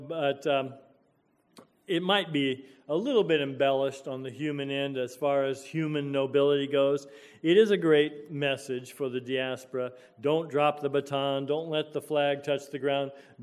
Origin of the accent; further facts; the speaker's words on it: Oklahoma, United States; My brother and I grew up in Oklahoma, and the battlegrounds in Oklahoma were above our heads.